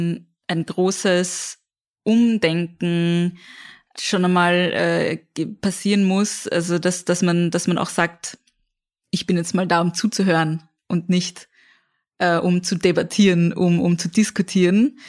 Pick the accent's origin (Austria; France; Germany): Austria; Vienna; ich komme aus dem 17. Bezirk.